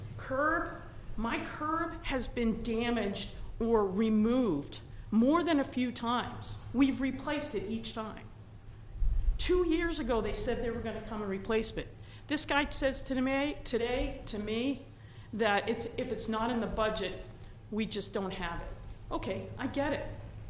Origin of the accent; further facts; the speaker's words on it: Maine, United States; I come from Maine, from northern Maine. The amount of snow we get, that you all just got, that we all just got, is all the time.